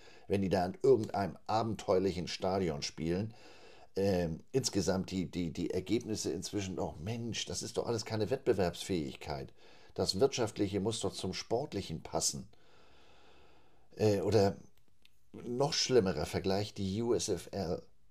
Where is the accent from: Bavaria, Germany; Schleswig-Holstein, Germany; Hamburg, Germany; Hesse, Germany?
Schleswig-Holstein, Germany; Flensburg; 1987 gründeten sich in Flensburg, meiner Heimatstadt